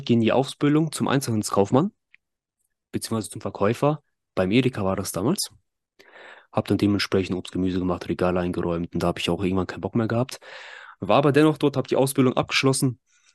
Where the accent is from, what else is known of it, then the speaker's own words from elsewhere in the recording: Germany; born there; aus Kasachstan, aus der Nähe von Pavlodar, Biregovoj. Ich bin in Deutschland geboren, mein Bruder damals ist noch dort geboren.